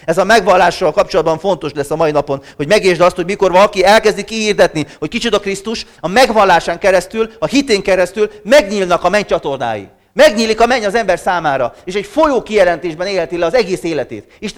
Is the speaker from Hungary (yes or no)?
yes; Hungary; akkor mi nem gondoljuk azt hozzá, hogy nagyon boldog, mert mi magyarok vagyunk.